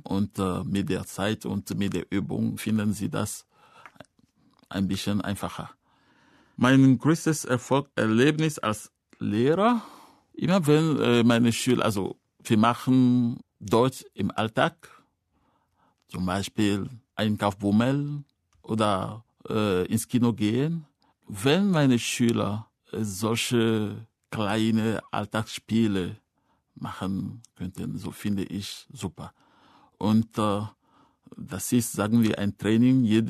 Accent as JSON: {"language": "German", "country": "Togo", "said": "Ich komme aus Togo in Westafrika. Ich bin im Jahre 1967 geboren"}